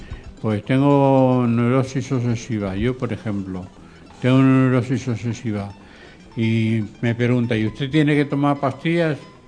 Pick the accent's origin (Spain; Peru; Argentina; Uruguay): Spain; Leganés, Community of Madrid; Aunque somos de Leganés, somos de Fuenlabrada también y de la zona sur.